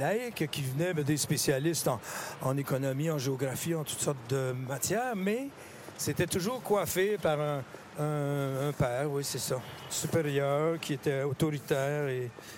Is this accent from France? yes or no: yes; France; now in New York, United States; on habite en banlieue de New York et on est des Français, des francophones.